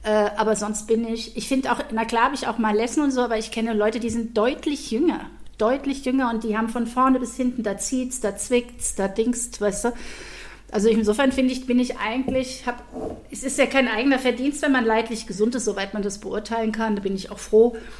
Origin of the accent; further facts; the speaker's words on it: Lower Saxony, Germany; wir kommen ja eigentlich aus Niedersachsen.